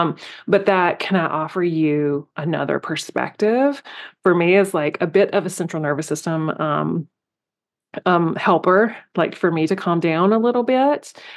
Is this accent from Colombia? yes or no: no; the South, United States; Like, I grew up in the South. And so there was a lot of respect your elders.